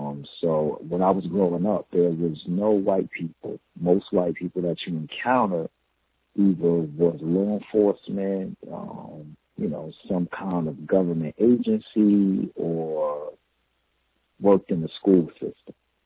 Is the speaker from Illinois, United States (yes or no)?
no; Newark, New Jersey, United States; I'm from Newark, New Jersey. 1968 riots. I was born in 1978, and they didn't start rebuilding Newark until maybe the 90s.